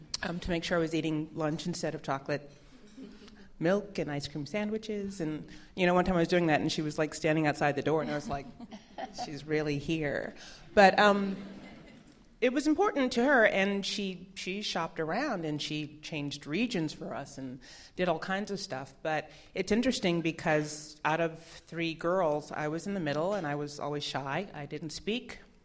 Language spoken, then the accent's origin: English; Detroit, Michigan, United States; I'm from Detroit. I'm a proud Detroiter, and I went to public school, you know, from elementary through high school.